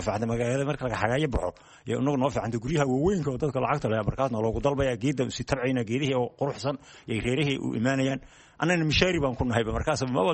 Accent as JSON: {"language": "Somali", "town": "Kelafo", "region": "Somali Region", "country": "Ethiopia", "said": "Qallaafi ayaan ka imid birimadii hore, lug baanan aga imid, dadka hore waa la soo lugan jiray ilaa Baldweyne iyo Qallaafi"}